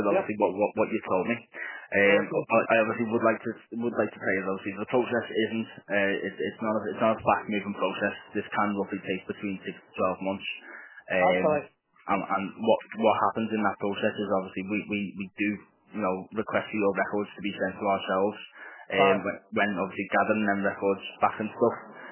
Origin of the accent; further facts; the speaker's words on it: Liverpool, North West England, United Kingdom; I know I'm calling off in Manchester, but I'm from Liverpool myself.